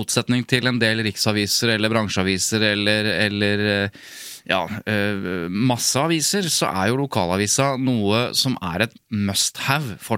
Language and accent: Norwegian; Jevnaker, Innlandet, Norway; Jevnaker, der jeg er fra, og det er kanskje noen blander det med Jessheim, men altså Jevnaker, det er der Hadeland Glassverk er.